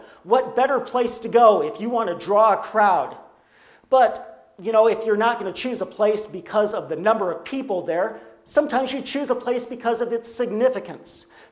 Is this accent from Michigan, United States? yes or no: yes; Marlette, Michigan, United States; And when I say I'm from Marlette, it's not even enough for me to say I'm from Marlette, Michigan, because people in Michigan have no idea where Marlette is.